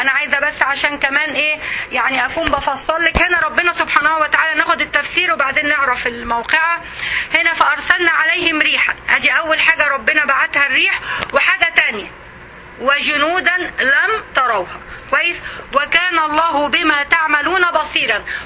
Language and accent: Arabic; Egypt; انا عندنا في مصر ما يقولوش ارجف، برجف.